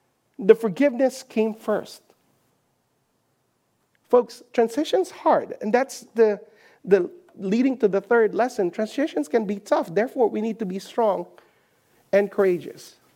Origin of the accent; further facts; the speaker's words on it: Manila, Metro Manila, Philippines; And I grew up in Manila, so that word's not even in my vocabulary.